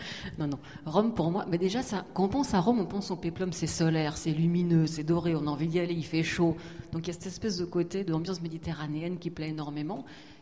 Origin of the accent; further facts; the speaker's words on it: León, Castile and León, Spain; Moi je suis tout simplement née à León en Espagne, je suis espagnole. J'ai grandi là-bas, rue de la 7e Légion.